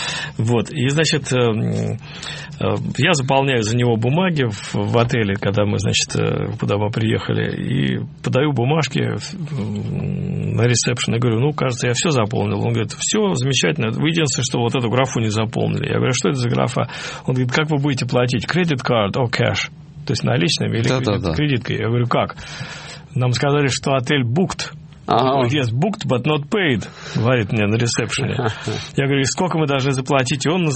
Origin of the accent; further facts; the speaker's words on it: Russia; мы, несколько человек из России, были приглашены на их регулярный какой-то проходящий радиофестиваль английский